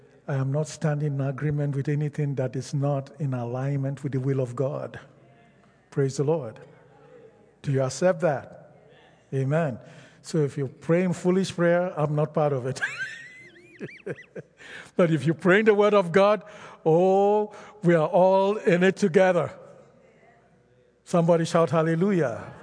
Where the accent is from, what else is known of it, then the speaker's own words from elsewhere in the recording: Nigeria; The first is the independence of Nigeria. And I am from Nigeria.